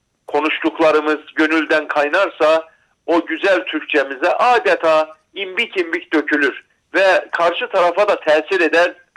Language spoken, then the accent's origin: Turkish; Erzincan, Turkey; hem de memleketim Erzincan'da